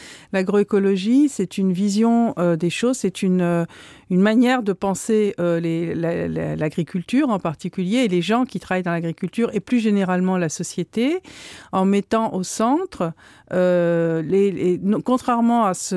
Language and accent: French; France; puisque je suis française